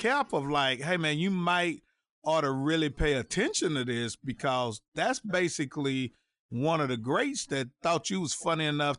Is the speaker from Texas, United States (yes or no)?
yes; Fort Worth, Texas, United States; whenever I get out of Texas and I tell somebody I'm from Fort Worth, they give me the side eye